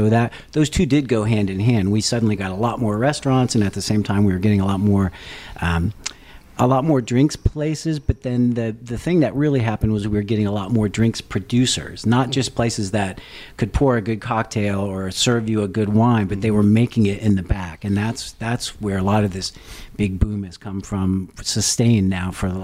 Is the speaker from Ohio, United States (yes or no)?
yes; Dayton, Ohio, United States; now in Pittsburgh, United States; I came from Dayton, Ohio, and people felt sorry for me coming to Pittsburgh.